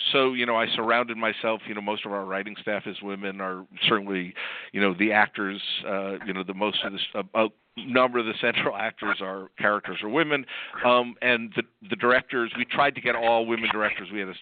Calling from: Los Angeles, California, United States; I'm calling from Los Angeles.

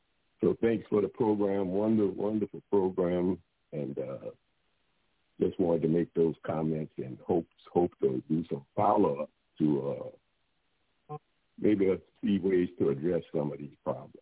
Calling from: Melbourne, Florida, United States; Yes, I'm calling from Melbourne, Florida.

